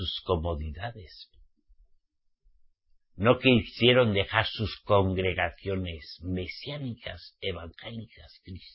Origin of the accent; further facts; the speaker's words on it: Spain; aparte de que yo soy español